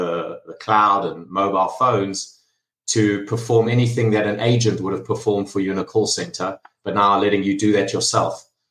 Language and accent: English; South Africa; now in United States; I am South African, if you're all trying to place the accent